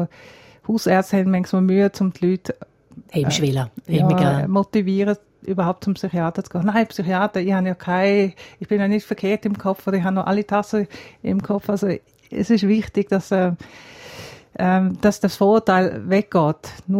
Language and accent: German; South Africa; Ich bin jetzt kürzlich eben in Südafrika gewesen. Das ist eigentlich mein Heimatland. Ich bin dort geboren und bin als Kind schon mit meinen Eltern im Krügerpark gewesen.